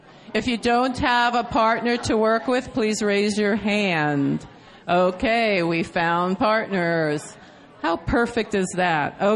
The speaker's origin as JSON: {"language": "English", "region": "East Coast", "country": "United States", "said": "I get that a lot because I'm from the East Coast"}